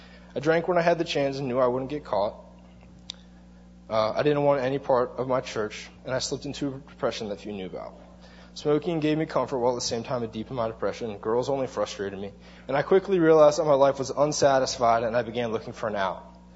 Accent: Maryland, United States; born there; I was born in Maryland … at age 3, my parents became Christians and started attending Covenant Life.

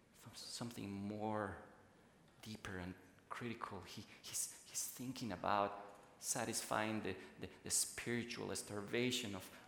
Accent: Bolivia; I was visiting my home country, Bolivia

